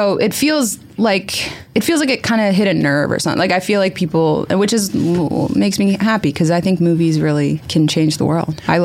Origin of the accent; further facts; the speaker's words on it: Wilmington, Delaware, United States; I grew up in Delaware, in Wilmington, Delaware, and there were a lot of, it's a really interesting place to grow up